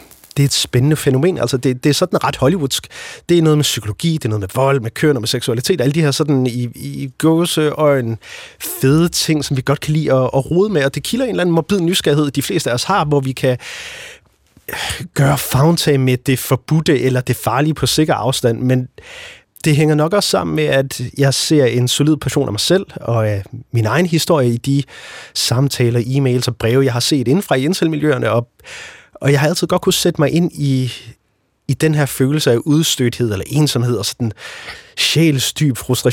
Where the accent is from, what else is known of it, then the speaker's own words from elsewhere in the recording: Jutland, Denmark; Jeg er jo fra Jylland